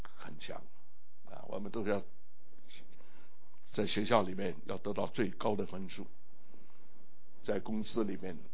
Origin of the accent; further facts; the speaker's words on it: China; now in United States; 我是从中国来到美国，我是少数民族，尤其是我那个时候，我在我那个学校里面，我是唯一的中国人